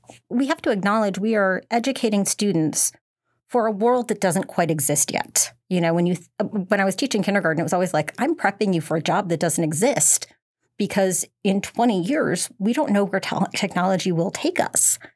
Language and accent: English; Wisconsin, United States; I come from Wisconsin